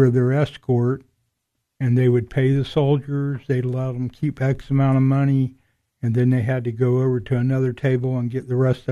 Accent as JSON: {"language": "English", "town": "Orlando", "region": "Florida", "country": "United States", "tie": "born or raised there", "also_born_or_lived": "New Orleans", "said": "And I was only about 6 months old when we relocated to Orlando. So I grew up in Orlando, went to school there, graduated high school."}